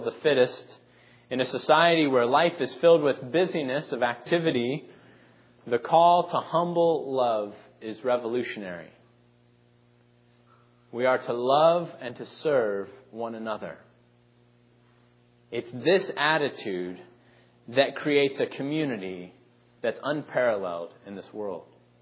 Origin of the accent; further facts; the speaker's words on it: Arizona, United States; I remember growing up in Arizona, there was a great rivalry between Arizona and Arizona State.